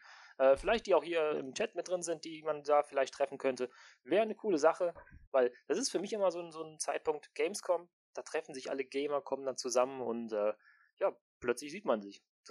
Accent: Cologne, North Rhine-Westphalia, Germany; Direkt vor der Haustür, hier, ich komme ja aus Köln.

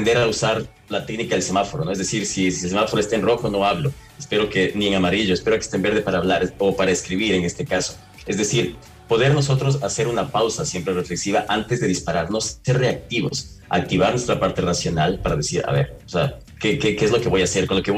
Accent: Ecuador; pues yo soy ecuatoriano, pero vivo fuera de Estados Unidos

